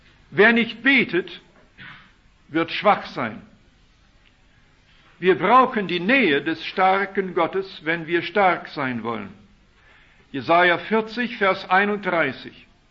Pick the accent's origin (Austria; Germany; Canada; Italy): Canada; Machen Sie es wie die Kühe mit denen ich aufgewachsen bin in Kanada